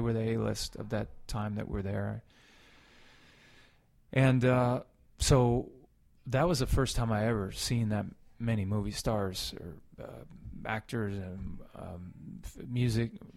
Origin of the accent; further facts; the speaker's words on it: Washington, United States; cause I grew up near Whidbey Island Air Station. My dad used to take me to Blue Angels.